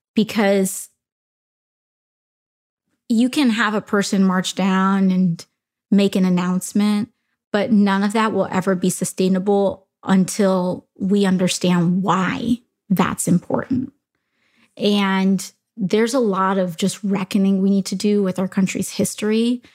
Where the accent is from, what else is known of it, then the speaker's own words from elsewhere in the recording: Bronx, New York, United States; because I come from the Bronx, and it's not like I grew up with the Bronx having all white elected officials.